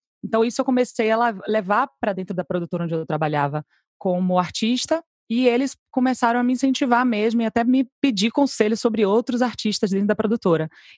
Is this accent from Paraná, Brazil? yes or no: no; Salvador, Bahia, Brazil; eu sou baiana em primeiro lugar, Monique, porque eu acho que isso me define muito como pessoa. Eu sou muito apaixonada pela minha terra, sou muito apaixonada por Salvador.